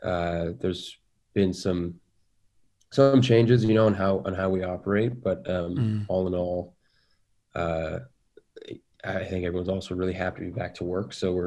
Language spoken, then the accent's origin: English; Seattle, Washington, United States; I grew up in Seattle, and there was a program there called Broadway Bound